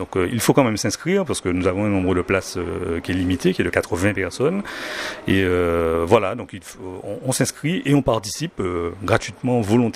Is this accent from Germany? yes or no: no; Martinique; also born or lived in Sainte-Anne / Fort-de-France; Je vis à Chelchewa. Alors, je ne suis pas né en Martinique. J'ai passé une partie de mon enfance à Sainte-Anne. J'ai passé une autre partie de mon enfance à Fort-de-France. Et je vis à Chelchewa depuis 22 ans.